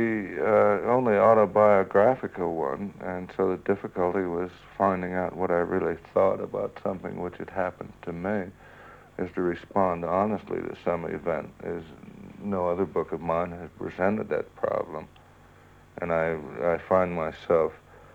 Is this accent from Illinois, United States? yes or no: no; Indianapolis, Indiana, United States; I grew up in Indianapolis, yes, and I would like to see it burned down